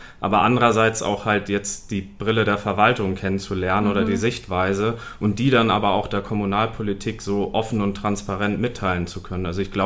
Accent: Kiel, Schleswig-Holstein, Germany; ich komme aus Kiel.

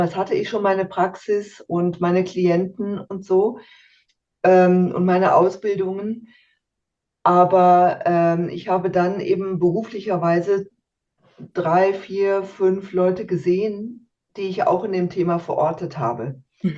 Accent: Germany; moved away as an adult; now in Switzerland; Also grundsätzlich bin ich erstmal in Deutschland aufgewachsen, geboren und aufgewachsen und bin dann aber mit Anfang 30 in die Schweiz gezogen, weil mein Mann hier eine Arbeitsstelle bekommen hat. Hier sind meine Kinder aufgewachsen

